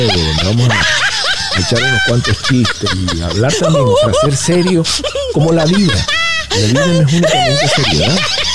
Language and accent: Spanish; Venezuela; Le digo, bueno, yo soy venezolano, ¿y qué? Nadie es perfecto.